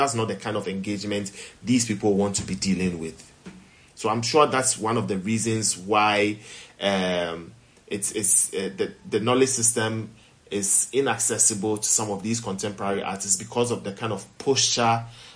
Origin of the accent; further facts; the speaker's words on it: Volta, Ghana; It was a cultural shift for me, despite the fact that I was Ghanaian. I come from Volta region